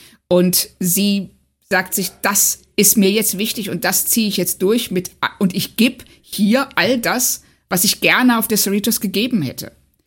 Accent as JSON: {"language": "German", "town": "Lindlar", "region": "North Rhine-Westphalia", "country": "Germany", "said": "diese Heimatstadt nicht die Größe von Los Angeles hat, sondern eher von Lindlar, wo ich herkomme"}